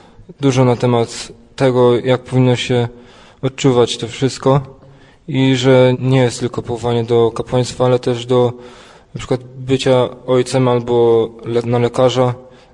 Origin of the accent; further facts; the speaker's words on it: Dynów, Subcarpathian Voivodeship, Poland; z Dynowa, parafia Bartkówka.